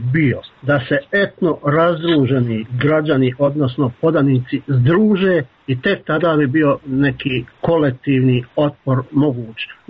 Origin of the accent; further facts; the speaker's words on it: Bosnia & Herzegovina; Ali znam da vam govorim kao Bosanac